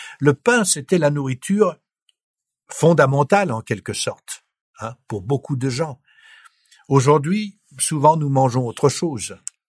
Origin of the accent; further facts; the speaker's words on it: France; Je suis français, donc j'aime bien le bon pain.